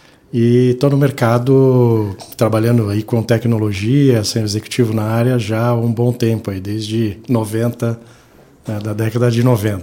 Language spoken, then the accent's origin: Portuguese; São Paulo, Brazil; born there; Nasci em São Paulo.